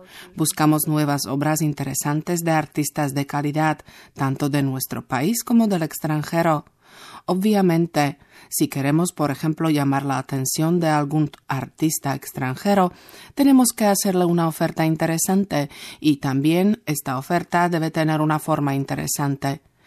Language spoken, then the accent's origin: Spanish; Slovakia; Spanish is a second language; como soy oriunda de esa ciudad, lo asumí como una obligación personal y decidí regresar a mi país natal